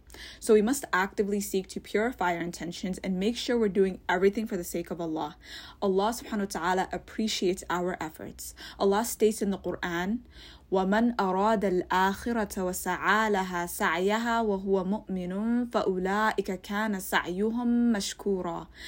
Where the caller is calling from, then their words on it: Toronto, Ontario, Canada; I'm a listener from Toronto.